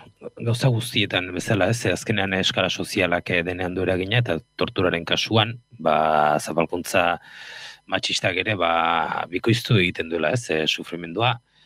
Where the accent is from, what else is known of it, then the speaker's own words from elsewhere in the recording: Basque Country, Spain; ni Gipuzkoarra naiz, Gipuzkoan nire gaztaro guztian